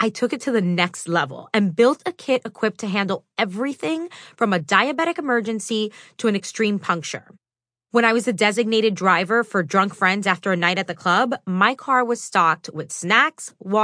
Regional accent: Miami, Florida, United States; growing up in Miami, I'd come across a lot of stray dogs and cats.

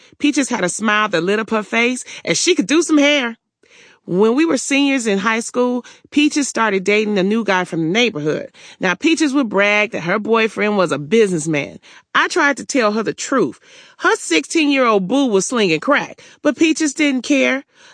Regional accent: Detroit, Michigan, United States; I grew up in the Brewster Douglas housing projects in Detroit, baby, during the height of the crack epidemic.

